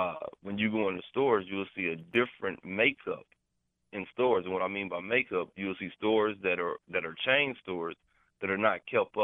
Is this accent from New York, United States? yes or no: no; Kansas City, Missouri, United States; I grew up in Kansas City, on the east side of Kansas City.